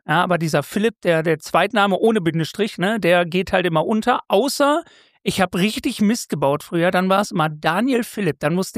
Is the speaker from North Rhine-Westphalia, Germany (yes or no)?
yes; Wuppertal, North Rhine-Westphalia, Germany; born or raised there